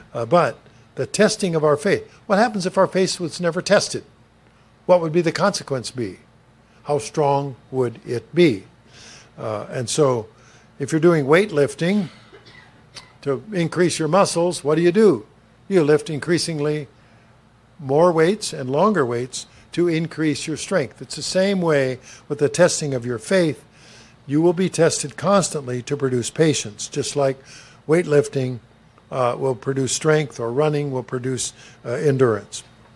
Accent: Minnesota, United States; I'm a landlubber from Minnesota. I don't live near any oceans.

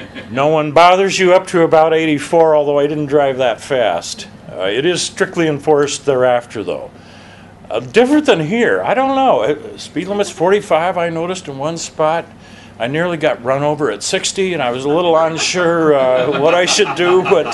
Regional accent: South Dakota, United States; we're from South Dakota, where we live and where I routinely serve

